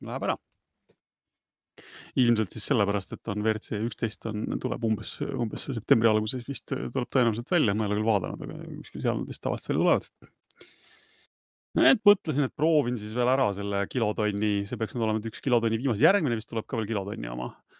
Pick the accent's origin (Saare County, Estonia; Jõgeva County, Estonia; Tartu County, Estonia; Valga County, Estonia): Tartu County, Estonia; Tartu; üks katsega näiteks minu kodulinnast Tartust